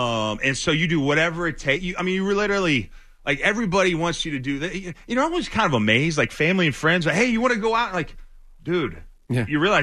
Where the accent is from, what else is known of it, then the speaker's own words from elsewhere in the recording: California, United States; I was from Southern California, man. I was a SoCal guy.